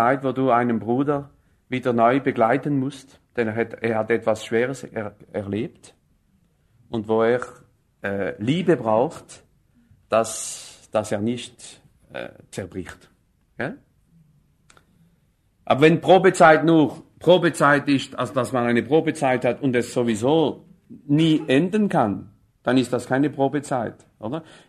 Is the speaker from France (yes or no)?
yes; France; Bei uns in Frankreich gibt es nicht viel.